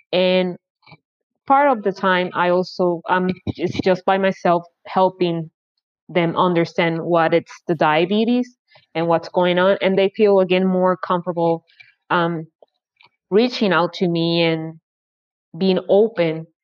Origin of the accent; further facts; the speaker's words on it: Puerto Rico; I'm from Puerto Rico and I work here with a mixed population community.